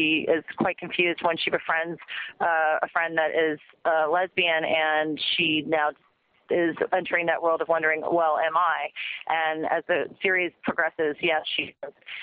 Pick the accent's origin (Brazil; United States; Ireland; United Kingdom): Ireland; I'm Irish. I'm actually a dual citizen, but I'm Irish